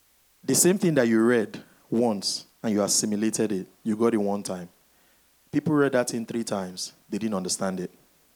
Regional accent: Nigeria; moved away; Each and every one of us here, 95% of us here, we came from Nigeria. When we came, we didn't have anything.

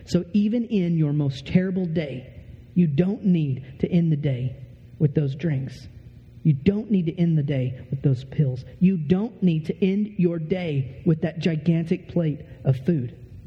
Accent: Texas, United States; But I'm from Texas and this is cold, all right?

